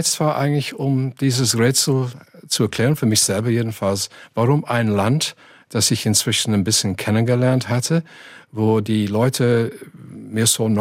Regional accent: Manchester, North West England, United Kingdom; German is a second language; Wo kommen Sie dann her? Ich sagte, aus Manchester, England.

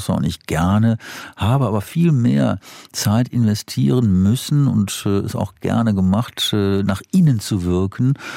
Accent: Wuppertal, North Rhine-Westphalia, Germany; Die auch jetzt geehrt wird in meiner Heimatstadt, 200 Jahre.

